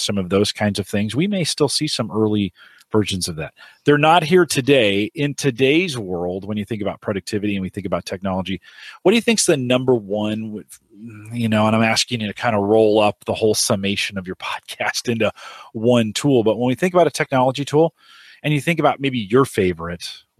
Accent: California, United States; I mean, I grew up in the Silicon Valley. So not only was I a child of the 80s, but I watched, my dad worked at IBM, and I watched Apple be born.

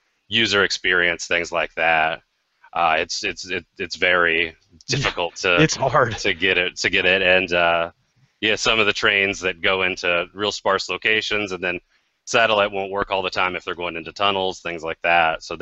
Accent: Iowa, United States; Grew up one state from you guys over in Iowa. And go Hawkeyes.

